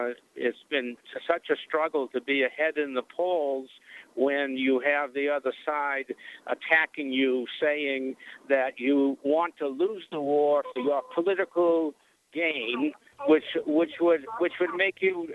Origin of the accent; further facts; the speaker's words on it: Boston, Massachusetts, United States; now in Denver, United States; from Boston because I've only lived in Denver for a relatively short time